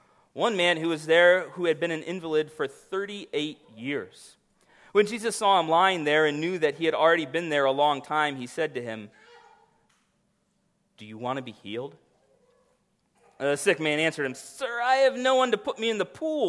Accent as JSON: {"language": "English", "region": "Florida", "country": "United States", "said": "You're stuck in Illinois. I can say that I'm from Florida. Like, there's no rivalry."}